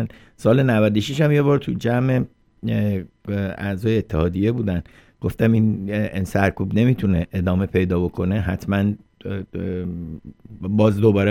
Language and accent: Persian; Iran; born there; ما که تو ایران به دنیا اومدیم به هر حال خاطراتی داریم از اون کشور